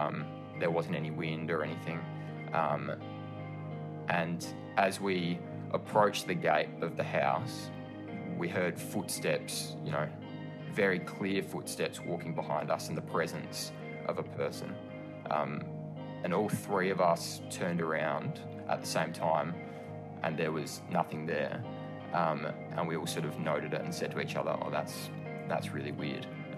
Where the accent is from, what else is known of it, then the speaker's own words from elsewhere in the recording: Adelaide, South Australia, Australia; I'm from Adelaide, South Australia.